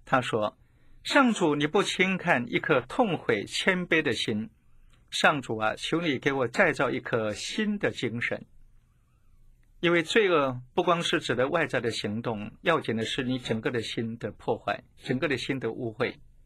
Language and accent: Chinese; China; 所以我们中国人说知足常乐，实在有它的道理。